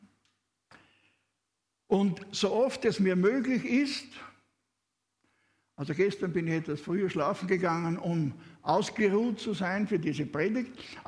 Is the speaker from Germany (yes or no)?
no; Austria; now in Switzerland; Ich bin kein Schweizer. Ich bin Österreicher.